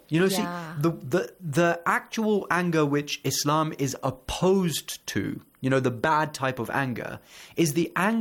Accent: India; I'm originally from India as well, and it's a very, very common.

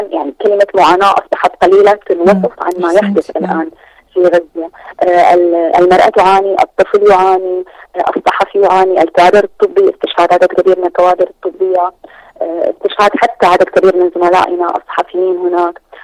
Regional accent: Syria; أنا كامرأة سورية أشعر كما تشعر السيدة الفلسطينية الآن

